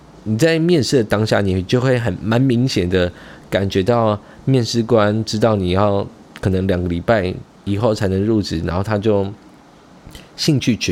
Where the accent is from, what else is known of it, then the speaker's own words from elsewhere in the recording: Taichung, Taiwan; now in Taipei, Taiwan; 知道我是台中人来台北工作